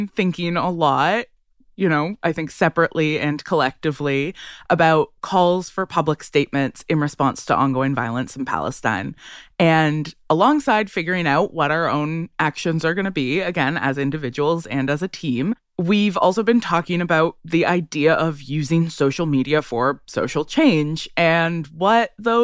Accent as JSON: {"language": "English", "town": "Ottawa", "region": "Ontario", "country": "Canada", "tie": "born or raised there", "said": "also high school, because I grew up in Ottawa."}